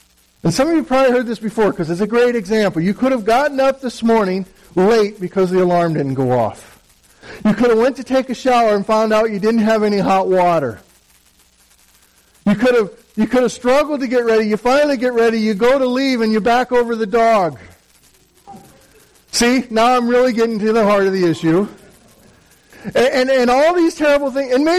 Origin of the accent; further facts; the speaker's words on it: Midwest, United States; I come from the Midwest and we had a county fair where they had horse pulls.